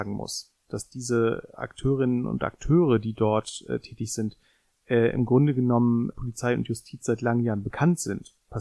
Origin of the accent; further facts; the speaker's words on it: Göttingen, Lower Saxony, Germany; mein Heimatort Göttingen